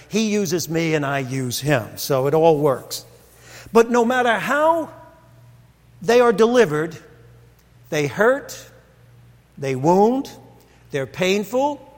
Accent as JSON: {"language": "English", "town": "Brooklyn", "region": "New York", "country": "United States", "tie": "born or raised there", "said": "I just want you to know, growing up in Brooklyn, it happens once in a while."}